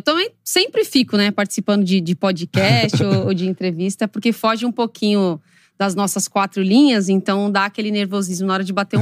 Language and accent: Portuguese; Osasco, São Paulo, Brazil; Bom, eu sou de Osasco, sou de São Paulo.